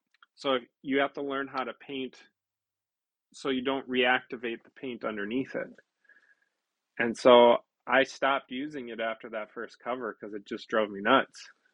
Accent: United States; comic books, even for me being an American, I'm used to the system of people wanting it every month

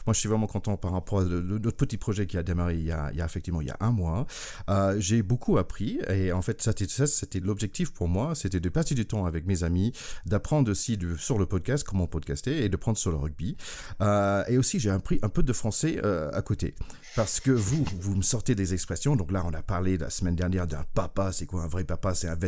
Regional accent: United States; French is a second language; moi, personnellement, en tant qu'Américain, d'où mon petit accent d'ailleurs

